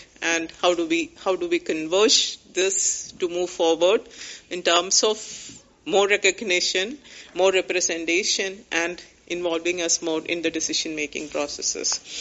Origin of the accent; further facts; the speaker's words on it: India; I'm the executive member of committee member of ITWF representing Asia, and I'm from India